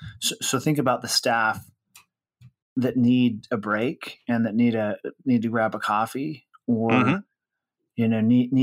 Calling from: Salt Lake City, Utah, United States; Well, I'm home sequestered in Salt Lake City, Utah, which is where I live most of the time when I'm not traveling

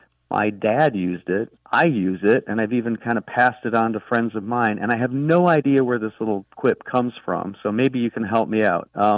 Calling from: Jacksonville Beach, Florida, United States; I'm calling you from Jacksonville Beach, Florida.

